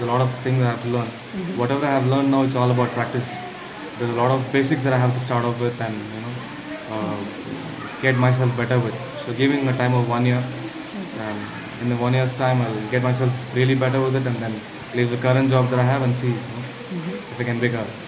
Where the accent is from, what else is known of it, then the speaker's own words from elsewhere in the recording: Kochi, Kerala, India; now in Bangalore, India; Hi, I'm from Bangalore, and basically I'm from Cochin, but I've been in Bangalore for the last 10-15 years now.